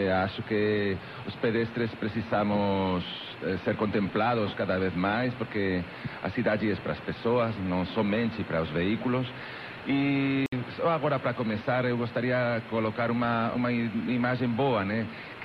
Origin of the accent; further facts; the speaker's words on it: Madrid, Community of Madrid, Spain; Portuguese is a second language; also born or lived in Barcelona; now in Porto Alegre, Brazil; Eu sou espanhol, eu venho de Madrid, mas a última cidade onde estava morando era Barcelona, e eu casei com gaúcho, então já faz 5 ou 6 anos que estou morando direto aqui, mas conheço Porto Alegre desde o ano 99.